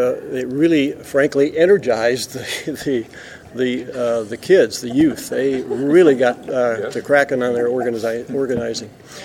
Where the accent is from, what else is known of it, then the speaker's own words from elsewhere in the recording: Michigan, United States; I grew up on a farm in Michigan, and so I was pretty naive about the whole civil rights idea.